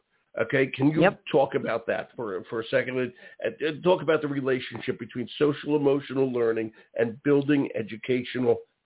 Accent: Philadelphia, Pennsylvania, United States; theirs happens to be in my hometown, the one they feature in Philadelphia.

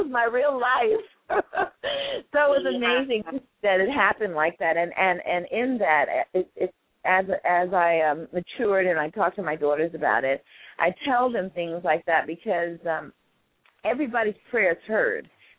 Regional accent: Brooklyn, New York, United States; I was from the Brownsville section of Brooklyn and in the Van Dyke Project, and we lived on the 10th floor.

